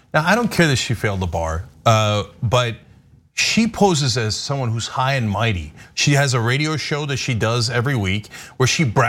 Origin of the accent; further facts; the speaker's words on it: New Jersey, United States; When we were kids, we used to fight all the time. I grew up in New Jersey.